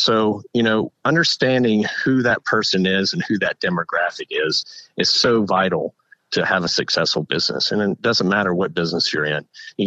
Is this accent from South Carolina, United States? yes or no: yes; South Carolina, United States; I grew up in South Carolina at an early age, was exposed to what I call the swamp. You know, it's a bunch of low country down here in South Carolina.